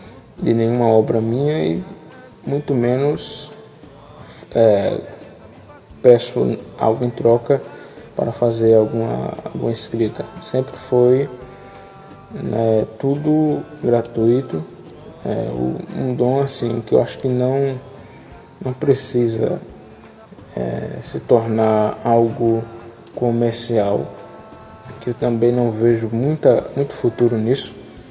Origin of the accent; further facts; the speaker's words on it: Neópolis, Sergipe, Brazil; Alguns falam do amor que sinto por Propriá, minha terra do coração, já que sou filho natural de Neópolis.